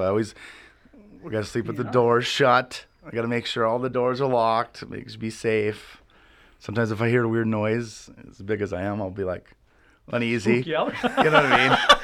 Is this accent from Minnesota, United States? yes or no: yes; Silver Lake, Minnesota, United States; Silver Lake. Silver Lake, whatever. By Hutchinson.